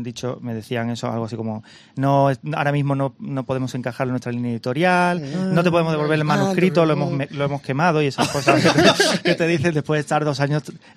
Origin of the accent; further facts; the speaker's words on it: Carmona, Andalusia, Spain; Soy de Carmona.